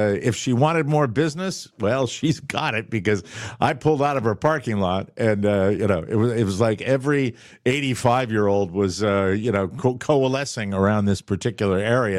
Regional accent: Connecticut, United States; I said, well, I'm actually from the middle of Connecticut.

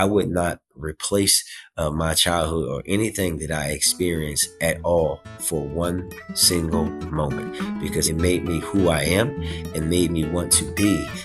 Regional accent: Baltimore, Maryland, United States; So my family, I'm a first-generation Baltimorean. My dad's family is from rural North Carolina, where my grandparents ran a pig farm, literally until they died.

